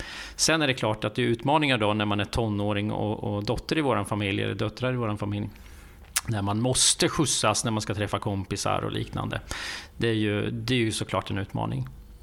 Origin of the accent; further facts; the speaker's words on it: Västervik, Kalmar County, Sweden; där vi kommer ifrån, från Västervik och omgivningarna där. Så att vi blev kära i naturen kan man säga och valde att bosätta oss där. Så nu är det över 20 år.